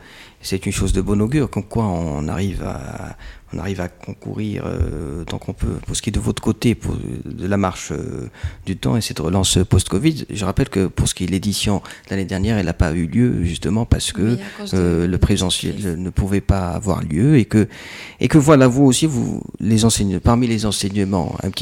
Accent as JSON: {"language": "French", "country": "Morocco", "said": "je suis marocain, je suis dedans"}